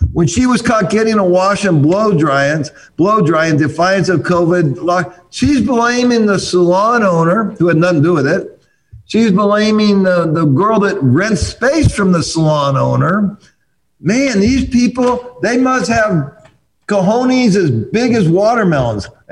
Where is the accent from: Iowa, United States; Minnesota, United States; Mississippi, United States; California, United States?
California, United States; I'm from California, the Bay Area.